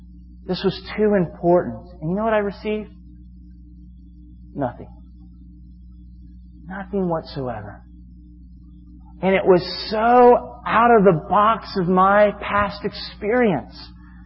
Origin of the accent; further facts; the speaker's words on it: Florida, United States; And I'm going to fly to Georgia, because I'm from Florida, and I did.